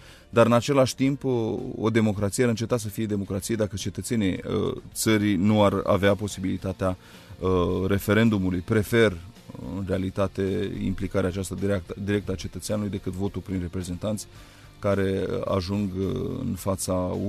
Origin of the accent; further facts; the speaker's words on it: Romania; Am învățat foarte mult despre noi, ca români, am învățat foarte mult despre maturitatea noastră civică.